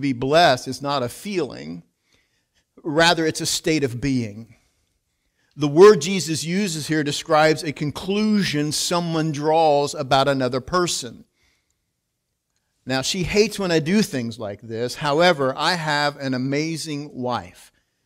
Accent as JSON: {"language": "English", "country": "United States", "said": "And as an American, that was hard for me to understand"}